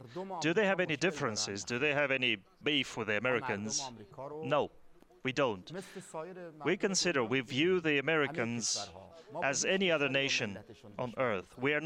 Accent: Iran; moved away; I'm far away from Iran just like you. I basically see the events in my country from afar

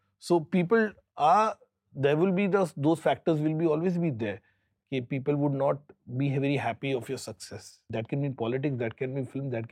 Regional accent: India; One, we have diverse culture over here, but still we are one. And I feel Indian foods are super.

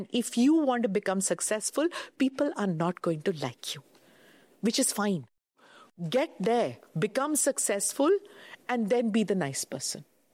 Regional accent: India; I'm saying that as an Indian who grew up in socialist India.

